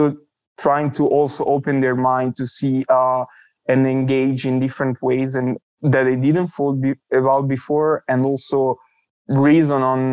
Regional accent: Alessandria, Piedmont, Italy; as Philip said, I am from Italy, from a small city in the northwest of Italy called Alessandria.

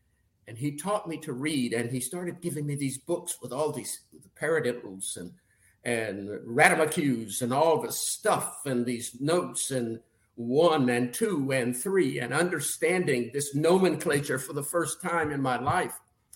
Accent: Danville, Kentucky, United States; You know, I'm from Danville, Kentucky, little town, and we did not know about

